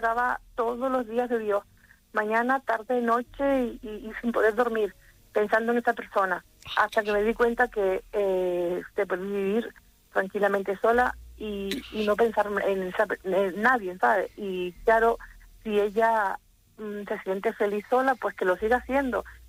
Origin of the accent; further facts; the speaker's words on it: Canary Islands, Spain; me voy a las faldas del Teide aquí en mi pueblo, que es un monte precioso.